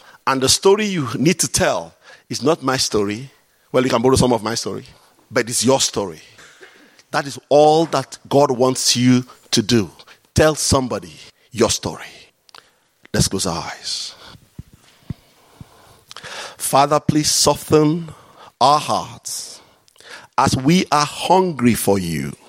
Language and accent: English; Nigeria; That's the problem with being a Nigerian. We got this short fuse.